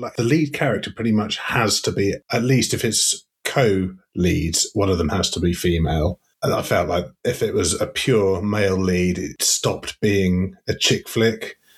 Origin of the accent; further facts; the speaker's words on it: United Kingdom; being British, we don't like to get straight to the point.